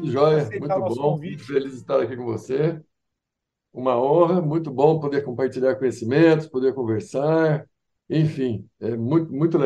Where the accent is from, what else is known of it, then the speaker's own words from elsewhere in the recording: Araras, São Paulo, Brazil; eu sou de Araras, né, uma cidade do interior de São Paulo, e assim, ó, cara, desde pequenininho, sempre fui assim, meio introspectivo